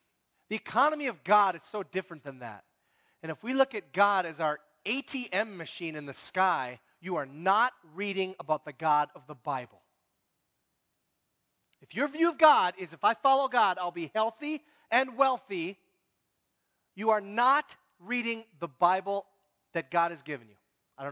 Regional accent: Hibbing, Minnesota, United States; moved away as an adult; Many of you know I grew up in Hibbing, Minnesota, left Hibbing and came down here in 1982.

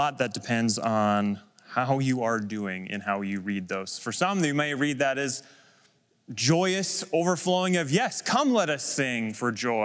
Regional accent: Midwest, United States; maybe I'm just me being that growing up in the Midwest

